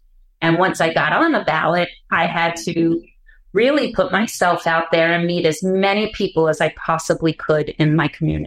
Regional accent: Bronx, New York, United States; I'm born and raised in the Bronx.

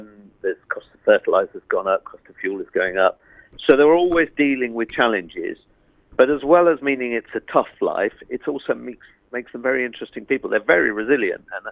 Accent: Southam, West Midlands, United Kingdom; Yeah, I grew up in Southam many years ago. I'm quite an old man. And then I travelled the world putting on events and festivals in lots of different countries.

